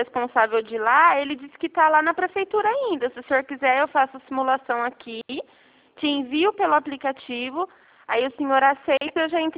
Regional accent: Campinas, São Paulo, Brazil

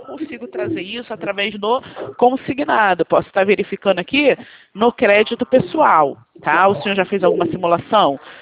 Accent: Rio de Janeiro, Brazil; eu sou do centro do Rio de Janeiro, tá bom?

